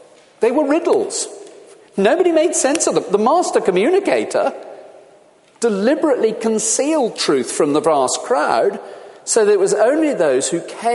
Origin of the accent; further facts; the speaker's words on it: South West England, United Kingdom; As a young boy growing up in the West Country, we had various implements on our very antiquated little farm